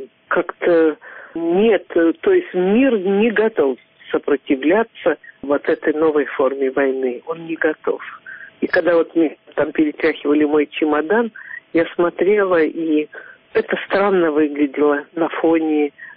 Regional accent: Belarus; во мне достаточно толерантный белорусский такой

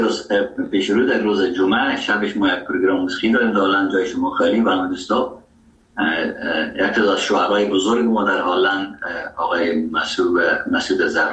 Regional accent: Afghanistan; first language Dari; زبان اصلی و وطنی ما دری است و فارسی نیست و چقدر در هرات استفاده میشه و زبان دوم ما که در افغانستان است زبان پشتو

